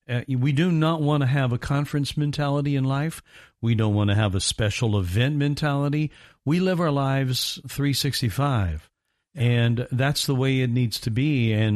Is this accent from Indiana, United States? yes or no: yes; Indiana, United States; I grew up in Indiana, and I had two teams that I followed.